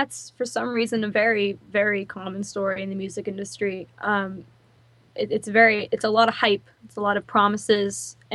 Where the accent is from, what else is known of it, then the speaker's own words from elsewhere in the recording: Boston, Massachusetts, United States; Well, I'm from Boston, but people who live in Hawaii say ukulele, and they like to correct me